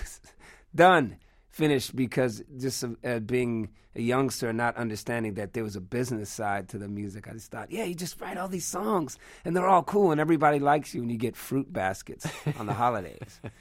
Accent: California, United States; growing up in the Bay Area and then, yeah, deciding to become a musician

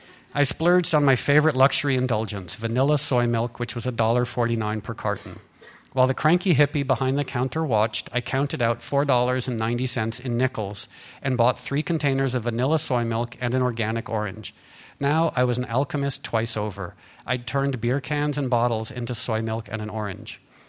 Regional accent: New York, United States; born there; And I was born in New York in 1965. So in 1989, I'd finally returned home, I felt.

